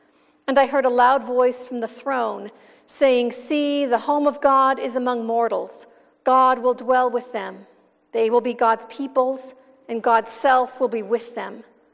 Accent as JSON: {"language": "English", "region": "California", "country": "United States", "tie": "born or raised there", "said": "I grew up near Napa Valley, California, where there is a lot of winemaking happening."}